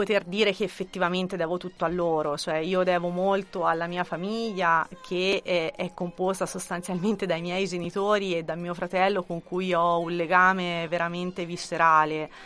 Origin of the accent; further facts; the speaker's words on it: Laterina, Tuscany, Italy; ho fatto le scuole medie a Laterina come tanti ragazzi del mio paese, quindi in un piccolo centro